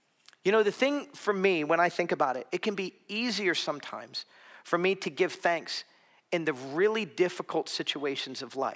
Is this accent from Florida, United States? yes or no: yes; Florida, United States; When I was growing up in South Florida, my family, we attended a very formal, traditional Presbyterian church.